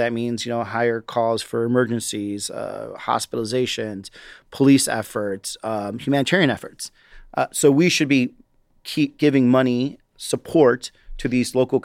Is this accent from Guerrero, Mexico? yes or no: no; Chihuahua, Mexico; also born or lived in Chicago, United States; I was born in Chicago, but lived on in a border state called Chihuahua, Mexico. My family used to cross the border all the time to come back and forth and work.